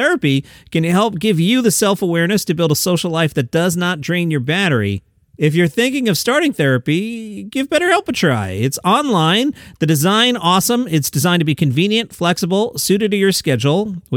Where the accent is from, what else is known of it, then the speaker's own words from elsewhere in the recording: Long Island, New York, United States; It was 18 years of bliss in the summertime, would swim in the canals that led to the Great South Bay.